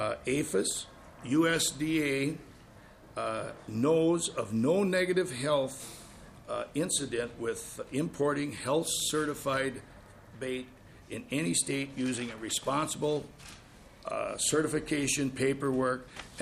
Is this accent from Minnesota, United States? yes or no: yes; Ellendale, Minnesota, United States; I'm from Ellendale, Minnesota.